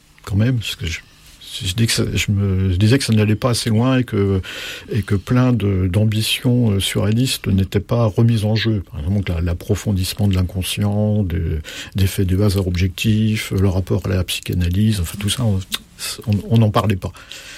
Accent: Normandy, France; des débris de mai 68 qui volaient dans mon petit lycée à Cherbourg. Et donc Cherbourg, c'est dans l'Ague, dans l'Ague, à 5 km de mon village natal.

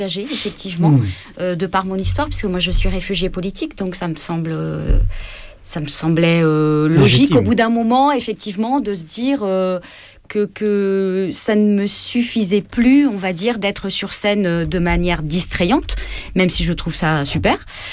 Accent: Chile; now in France; je suis chilienne au départ. Maintenant, j'ai ma nationalité française depuis de nombreuses années, mais sinon, je suis née au Chili, de parents chiliens.

